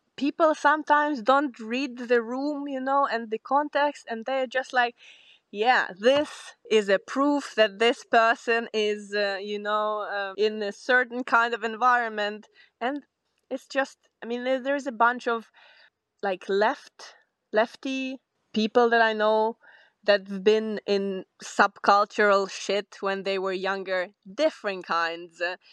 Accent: Germany; English is a second language; I'm from Germany, do you speak a couple of words of German, and I start talking to them in German

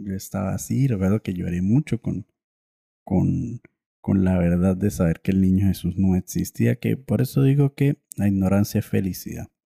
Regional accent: Venezuela; moved away; Como la mayoría, tuve que salir de Venezuela para darme cuenta de lo cool que es la Navidad en Venezuela

